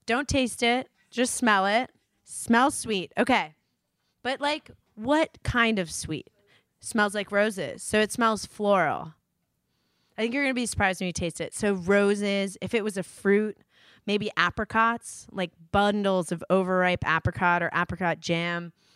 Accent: New York, United States; East Coast, guys. I grew up in New York.

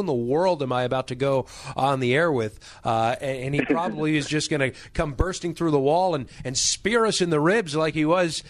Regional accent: Pittsburgh, Pennsylvania, United States; I grew up in the Pittsburgh area.

